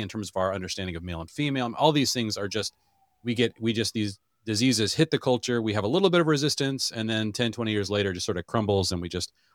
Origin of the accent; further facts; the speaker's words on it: Seattle, Washington, United States; I grew up in Seattle, and I would say that in my culture, even within the Christian culture, Abraham had very little influence.